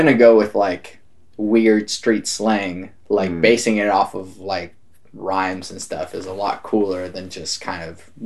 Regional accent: Oklahoma, United States; growing up in Oklahoma, I don't really have an accent that I know of.

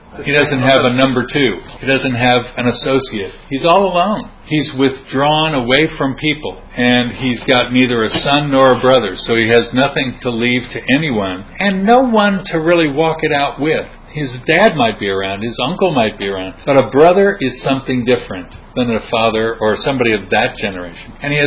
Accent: United States; moved away; To me, it's amazing because I'm an American and moved here, and I still am not used to it, though I guess I'm getting there.

